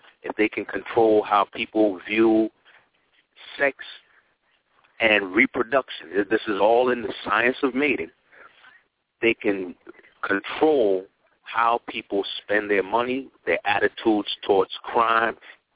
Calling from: Queens, New York, United States; I'm calling in from Queens, New York.

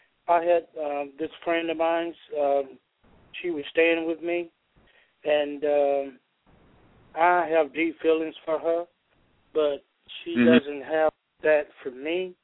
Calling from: Georgia, United States; I'm calling out of Georgia.

